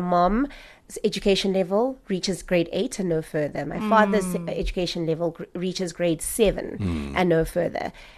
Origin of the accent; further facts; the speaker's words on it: Namibia; first language Oshiwambo; English is a second language; I did not speak English, and it was British. I only spoke Oshiwambo and Afrikaans, and no one spoke Afrikaans really because of the British nature of the school.